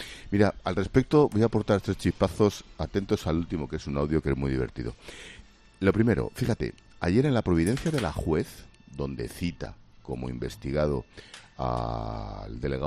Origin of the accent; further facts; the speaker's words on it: Madrid, Community of Madrid, Spain; O sea, yo como madrileño de Cuatro Caminos de Pro, Madrid una nación.